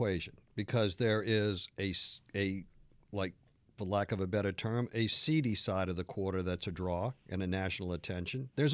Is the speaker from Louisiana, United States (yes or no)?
yes; New Orleans, Louisiana, United States; Where are you from? New Orleans. We do this every night.